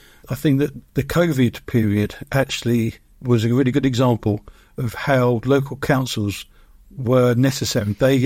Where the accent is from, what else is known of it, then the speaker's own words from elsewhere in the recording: Tunbridge Wells, South East England, United Kingdom; I've lived in Tunbridge since I was 4 years old. I was brought up in Hindwood on the painter's estate out there